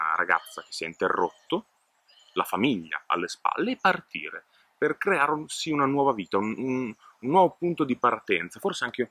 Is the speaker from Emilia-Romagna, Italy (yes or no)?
yes; Bologna, Emilia-Romagna, Italy; Vi parla un bolognese che non è mai andato in Erasmus, ma da bolognese vivo in una città universitaria